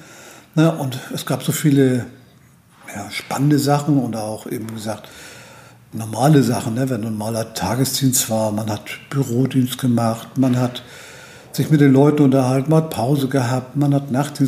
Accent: Hamburg, Germany; bin Hamburger Jung, bin hier geboren, meine Eltern auch, wie gesagt, und aufgewachsen auch in Hamburg und eigentlich nie Hamburg verlassen.

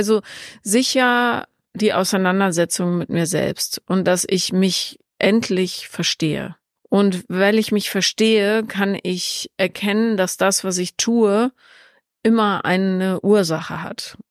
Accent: Bonn, North Rhine-Westphalia, Germany; Ich bin ja in Bonn aufgewachsen

